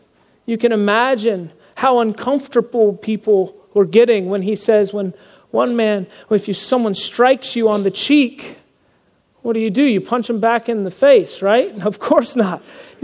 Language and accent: English; the South, United States; I grew up in the South, and in the South, you know, holding a door open for someone is just commonplace.